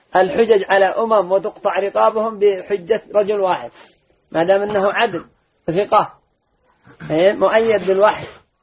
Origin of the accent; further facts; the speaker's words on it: Yemen; عندنا في اليمن